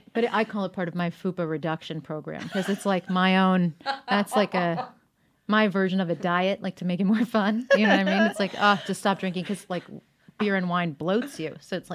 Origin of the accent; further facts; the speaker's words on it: Boca Raton, Florida, United States; also born or lived in Britain; I am from Boca Raton, Florida, by way of Britain